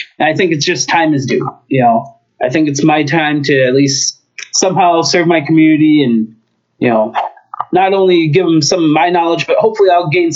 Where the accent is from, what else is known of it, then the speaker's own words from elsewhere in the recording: Duluth, Minnesota, United States; I was born and raised in Duluth. I graduated from Duluth East. I just love this city.